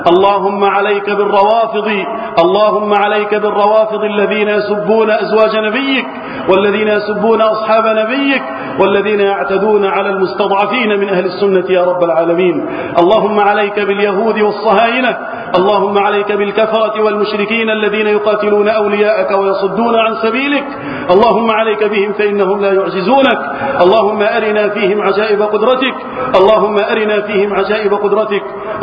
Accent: Egypt; اللهم احفظ بلدنا مصر وسائر بلاد المسلمين من الفتن.

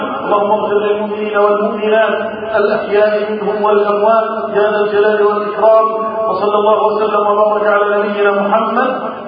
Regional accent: Egypt; اللهم احفظ بلدنا مصر وسائر بلاد المسلمين من الفتن

